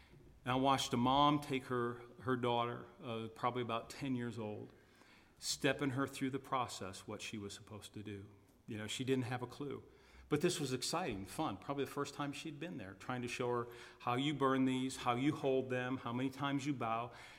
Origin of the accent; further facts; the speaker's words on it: United States; I'm an American.